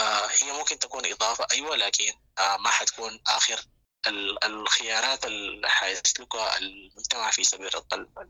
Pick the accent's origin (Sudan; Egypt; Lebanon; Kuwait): Sudan; فمحتاجين كلنا كشباب كسودانيين في المقام الأول إنه نحس بالمسؤولية التاريخية الواقعة على عاتقنا